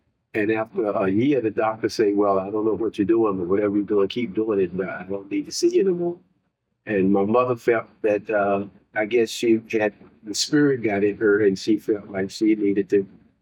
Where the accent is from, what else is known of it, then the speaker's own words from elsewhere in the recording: North Carolina, United States; You know, I'm from North Carolina, you know.